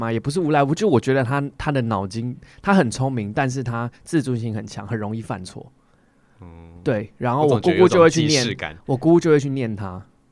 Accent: central and southern Taiwan, Taiwan; 我们是中南部的那种 local。

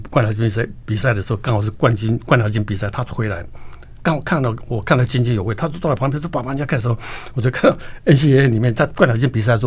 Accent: California, United States; 因为我们都在湾区长大了，看着勇士队长大了

